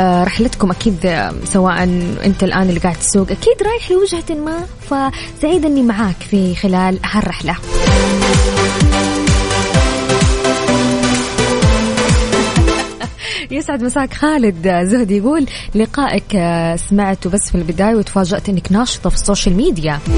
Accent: Kuwait; وهذه الجائزة اللي أهديها لديرتي الكويت

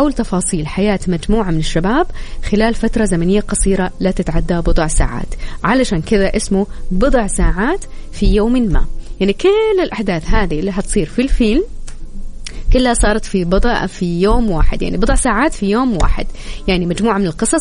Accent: Taif, Makkah Province, Saudi Arabia; وأنا عاد بنت الطائف

